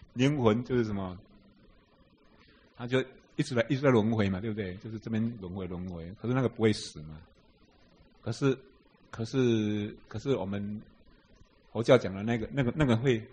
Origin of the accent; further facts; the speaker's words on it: China; 我们中国人他们比较不会探讨这个部分。